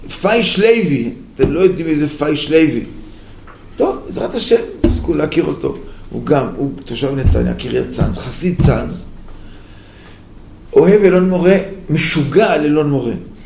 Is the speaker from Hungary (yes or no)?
no; Elon Moreh, West Bank, Palestine; היא ראתה אותי, שאלה אותי, מאיפה אתה? אמרתי לה, מאלון מורד.